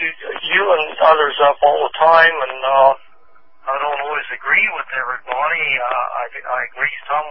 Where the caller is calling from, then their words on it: Livingston, Texas, United States; I live 70 miles northeast of Houston, Texas.